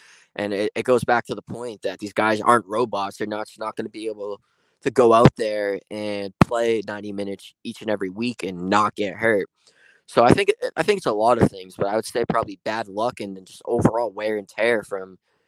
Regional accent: United States; because, you know, I'm from America, I would do like the salute

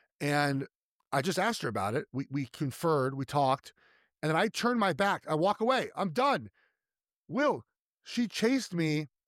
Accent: Los Angeles, California, United States; I grew up in Los Angeles.

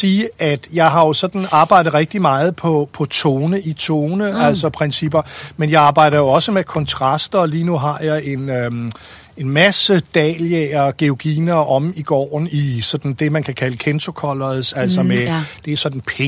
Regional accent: Valby, Capital Region of Denmark, Denmark; Jeg voksede op i Valby, først i en lejlighed, og så i et lille rækkehus.

